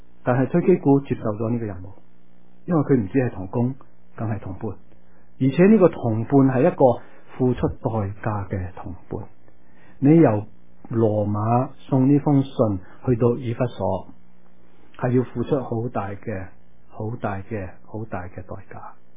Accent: Guangdong, China; 咁或者我哋广东人叫做古叔啊

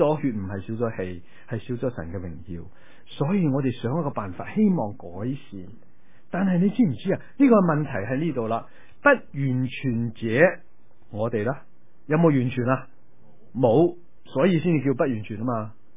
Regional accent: China

